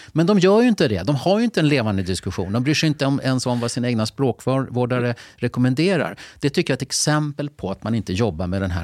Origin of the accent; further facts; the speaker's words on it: Lidingö, Stockholm County, Sweden; jag kommer ju från Lidingö som ni vet